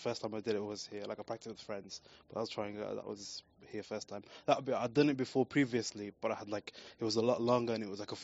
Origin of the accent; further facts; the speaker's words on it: Birmingham, West Midlands, United Kingdom; I'm from Birmingham, yeah.